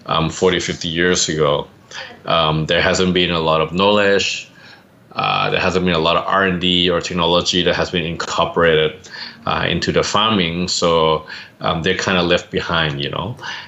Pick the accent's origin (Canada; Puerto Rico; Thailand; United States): Thailand; I'm from Thailand.